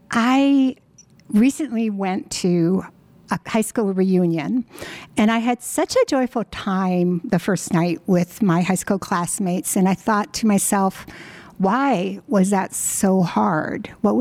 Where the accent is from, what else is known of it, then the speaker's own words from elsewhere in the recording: Minnesota, United States; I grew up on White Earth Reservation. My earliest years, my very early years, were with my grandparents